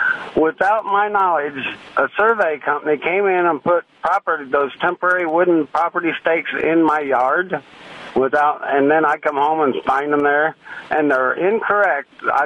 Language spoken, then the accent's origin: English; High Ridge, Missouri, United States; I'm from High Ridge, Missouri.